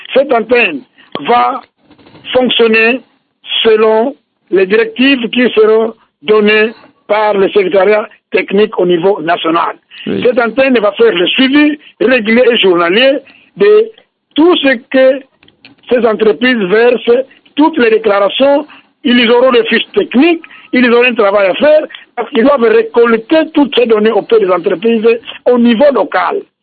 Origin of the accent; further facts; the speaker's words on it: Kongo Central, DR Congo; Par exemple, chez nous, au Bas-Congo, dans le Kikongo